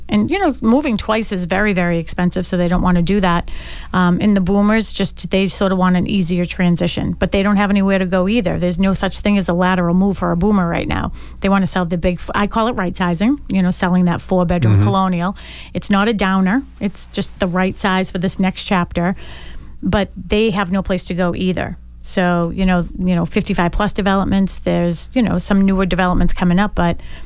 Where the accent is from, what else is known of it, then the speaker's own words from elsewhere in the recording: Boston, Massachusetts, United States; I grew up in Dorchester. It was all these guys. I actually went to school with Marty Walsh.